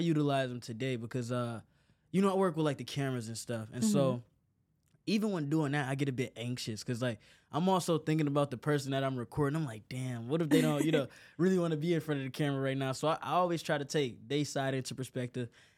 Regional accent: Detroit, Michigan, United States; my biggest thing is I'm just from Detroit.

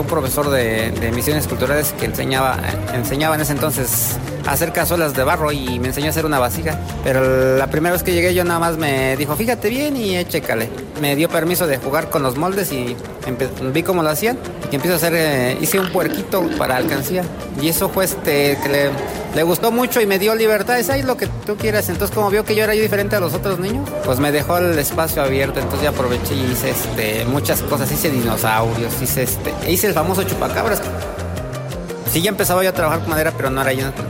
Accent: Tlaxcala, Mexico; Yo soy del estado de Tlaxcala.

